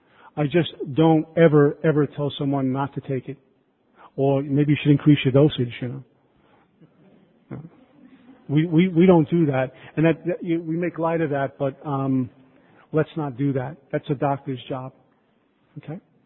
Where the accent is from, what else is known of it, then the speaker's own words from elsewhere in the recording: Brooklyn, New York, United States; I'm from Brooklyn. What am I doing in Maryland?